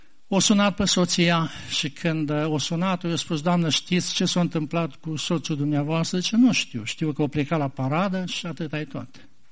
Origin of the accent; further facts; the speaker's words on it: Baia Mare, Maramureș County, Romania; pentru că eu sunt din Baia Mare, de acolo din Maramureș